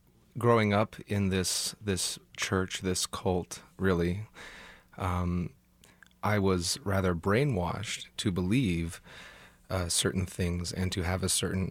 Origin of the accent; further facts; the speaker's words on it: Kansas City, United States; my mother, she lives in Austin, Texas now, but I grew up in Kansas City